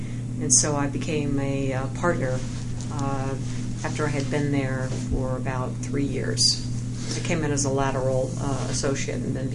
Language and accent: English; Washington, District of Columbia, United States; Well, I'm from Washington, D.C., one of the few people actually born and raised there.